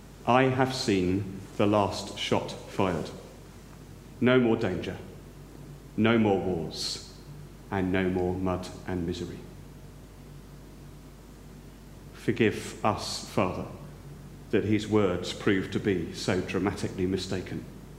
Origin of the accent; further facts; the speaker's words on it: Reading, South East England, United Kingdom; also born or lived in Tylehurst; When I was age 11 or 12, or at least old enough to head off into Reading, I was born in Tylehurst, to head off into Reading town centre with my pocket money on a Saturday